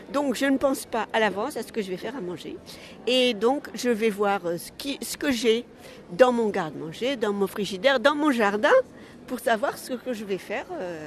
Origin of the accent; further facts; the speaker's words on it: Algeria; J'ai le souvenir de mon enfance en Algérie